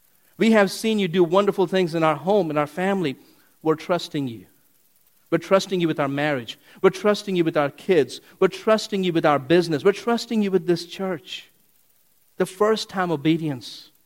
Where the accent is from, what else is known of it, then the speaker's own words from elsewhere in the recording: India; I was chased by bees growing up in India.